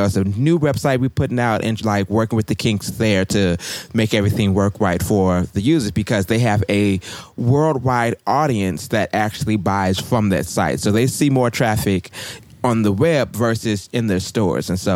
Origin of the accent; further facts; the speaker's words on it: Pine Line, Missouri, United States; also born or lived in St. Louis; And I grew up started in Pine Line, Missouri. I went to Pine Line Elementary.